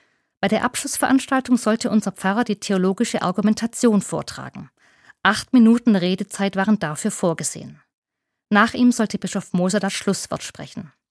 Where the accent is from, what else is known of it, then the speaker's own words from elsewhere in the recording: Wendlingen, Baden-Württemberg, Germany; Bei der Leid, wie man bei uns in Schwaben sagt. … aus Wendlingen von der Katholischen Kirche.